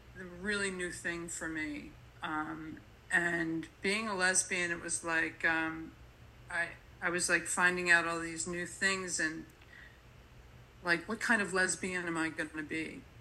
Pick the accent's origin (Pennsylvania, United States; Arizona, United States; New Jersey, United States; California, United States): Pennsylvania, United States; Philadelphia; I was raised in Philadelphia in the 60s. I was raised Catholic.